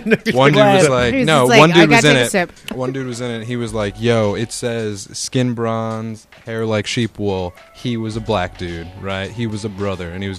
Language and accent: English; Philadelphia, Pennsylvania, United States; Yeah, I'm from Philly.